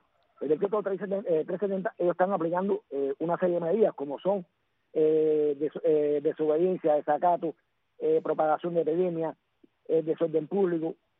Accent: Cuba; somos ciudadanos cubanos, que tenemos el mismo derecho que tienen todos los ciudadanos de este país

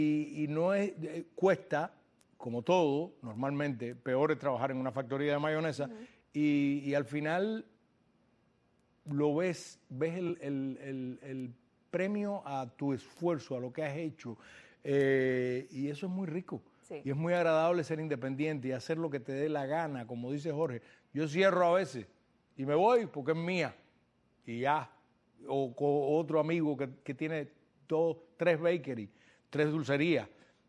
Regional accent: Cuba; Hablo como buen cubano, hablo muchísimo.

